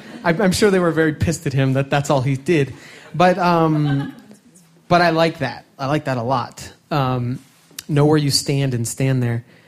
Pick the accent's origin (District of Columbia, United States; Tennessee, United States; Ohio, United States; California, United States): District of Columbia, United States; Washington; born there; I was born in Washington, D.C., and all of my life, up until this very moment, I have supported, in my heart, the Washington Redskins football team.